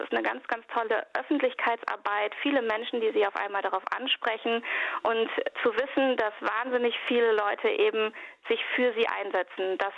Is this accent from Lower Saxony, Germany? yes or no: no; North Rhine-Westphalia, Germany; eher in meiner Heimat am Niederrhein